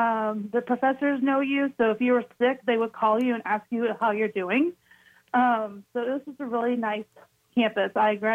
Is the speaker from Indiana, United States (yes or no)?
yes; Columbus, Indiana, United States; I grew up in Columbus, Indiana, and went to Columbus East High School.